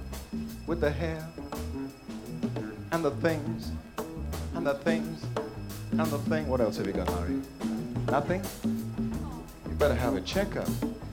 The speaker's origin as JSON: {"language": "English", "town": "Leicester", "region": "East Midlands", "country": "United Kingdom", "tie": "born or raised there", "said": "from my hometown in Leicester, England"}